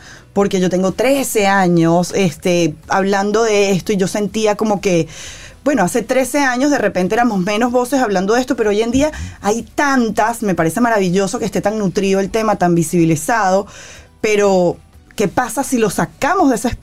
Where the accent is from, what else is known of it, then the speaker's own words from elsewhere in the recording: Caracas, Capital District, Venezuela; also born or lived in Maracaibo; Yo nací en Maracaibo, que es una ciudad de Venezuela, como decir Santiago de los Caballeros, y cuando yo tengo 10 años yo me mudo a Caracas, la capital.